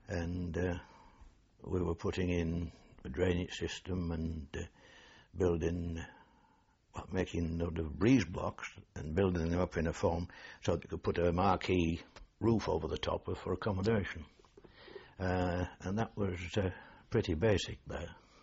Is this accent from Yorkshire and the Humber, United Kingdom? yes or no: yes; Yorkshire and the Humber, United Kingdom; Now, how he knew I came from Yorkshire, I don't know, but he obviously did.